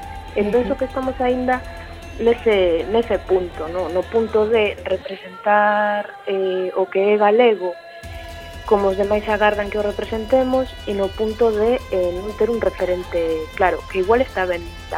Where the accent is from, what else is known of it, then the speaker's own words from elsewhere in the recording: Galicia, Spain; O sea, somos ás veces o que os demais agardan que nos sexamos sendo galegos, non?